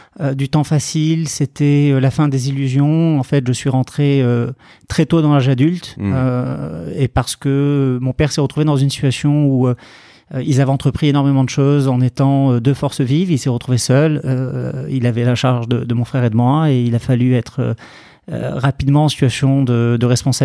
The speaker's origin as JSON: {"language": "French", "town": "Saint-Paul-de-Vence", "region": "Provence-Alpes-Côte d'Azur", "country": "France", "tie": "born or raised there", "also_born_or_lived": "Marseille", "said": "Je suis né à Marseille. J'ai grandi dans un très joli village qui s'appelle Saint-Paul-de-Vence, dans les Alpes-Maritimes."}